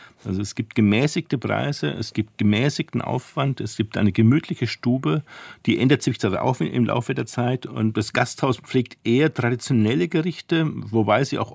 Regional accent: Wolframs-Eschenbach, Bavaria, Germany; ich bin aufgewachsen mit dem Begriff des Faschingskrapfens. Ich komme aus Wolfenbüttel-Eschenbach in Mittelfranken. Da hat er Faschingskrapfen geheißen.

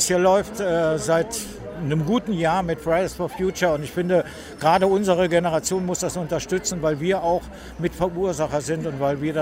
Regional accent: Cologne, North Rhine-Westphalia, Germany; Aus Köln.

